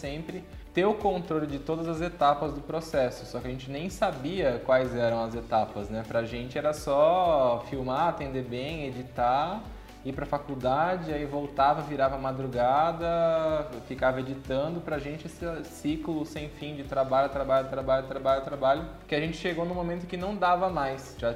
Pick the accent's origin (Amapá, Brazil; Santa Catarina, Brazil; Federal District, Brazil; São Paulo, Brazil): São Paulo, Brazil; a gente é de São Paulo, capital, né